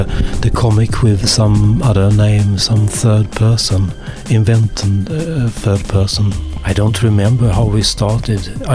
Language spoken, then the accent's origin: English; Sweden; now in Berlin, Germany; I'm also from Sweden and I'm also living in Berlin